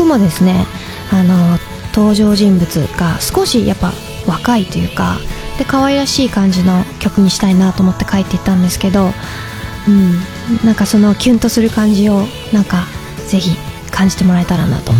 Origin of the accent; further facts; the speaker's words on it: Fukuoka, Japan; あの福岡出身なんですけど、私が、